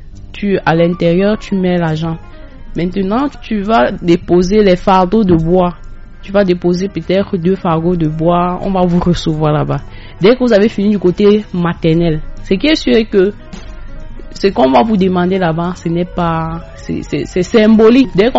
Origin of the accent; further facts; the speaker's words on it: Batcham, West, Cameroon; Maintenant, par exemple, à l'ouest, la dot est symbolique, notamment chez nous, à Batcham.